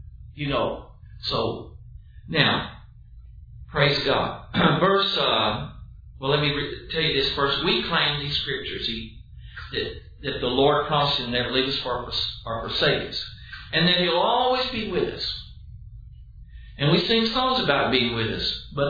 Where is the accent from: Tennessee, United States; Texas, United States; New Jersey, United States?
Texas, United States; Dallas; You know, when I was a child, I grew up in Dallas.